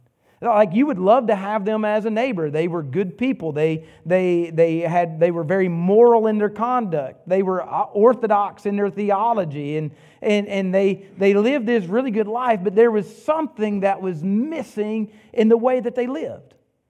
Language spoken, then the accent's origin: English; Georgetown, United States; also born or lived in Tennessee; Well, I was not born there. Don't tell anybody I was born in Tennessee, but I was at least raised in God's country in Georgetown.